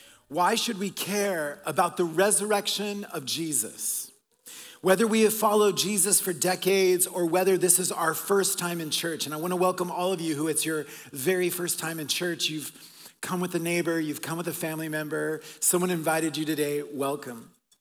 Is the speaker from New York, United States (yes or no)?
no; Oklahoma, United States; also born or lived in Texas / Colombia; now in Vancouver, Canada; I was born in Texas. My family were missionaries in Colombia, in South America. And then I spent my middle school, high school years in Oklahoma.